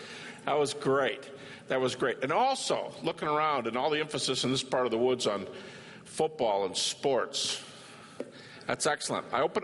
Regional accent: Detroit, Michigan, United States; I was in my hometown. I'm from Detroit.

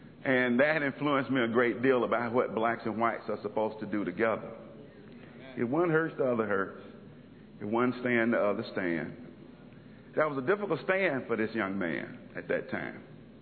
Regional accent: Anniston, Alabama, United States; I was raised in Anniston, Alabama, and he was raised in Gadsden, Alabama.

